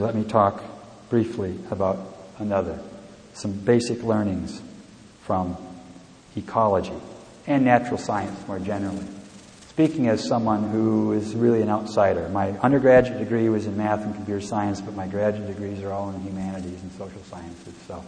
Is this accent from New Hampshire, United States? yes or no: no; Michigan, United States; It comes from my home state, Michigan